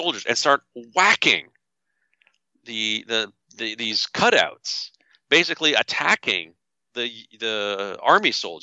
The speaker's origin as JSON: {"language": "English", "country": "Canada", "said": "And I all I could do was say, I'm from Canada. I'm not an American"}